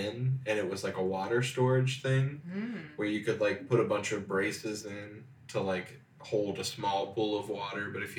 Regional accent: United States; I'm not totally sure which one because I'm American and I blend the two.

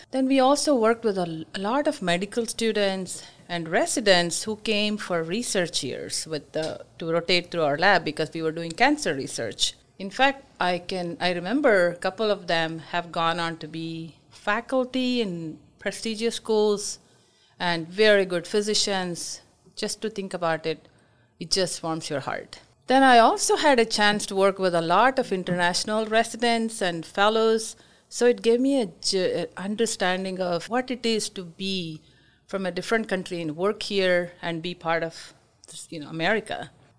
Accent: India; English is a second language; now in San Antonio, United States; I'm originally from India and now a native of San Antonio.

